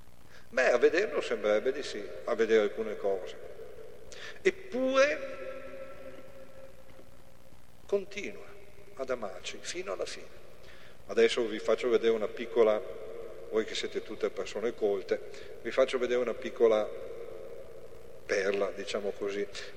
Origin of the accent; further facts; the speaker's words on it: Rome, Lazio, Italy; Ma mica sono romani, io vengo da Roma, no, per esempio.